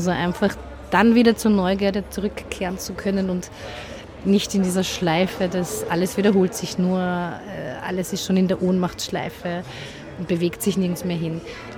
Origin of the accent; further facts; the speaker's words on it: Carinthia, Austria; Und das haben grundsätzlich, glaube ich, bei mir als Kärntner Slowenien alle erwartet